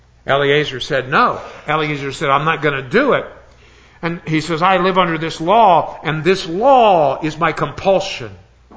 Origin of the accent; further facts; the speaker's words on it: Alabama, United States; Now, we're from Alabama. We want pork. We're Christians.